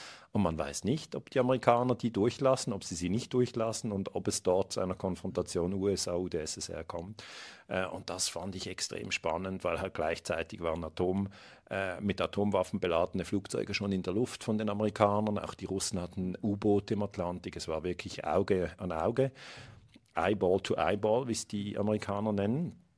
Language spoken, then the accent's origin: German; Switzerland; ich bin Schweizer Bürger, ich bin 50 Jahre alt, ich bin zweifacher Familienvater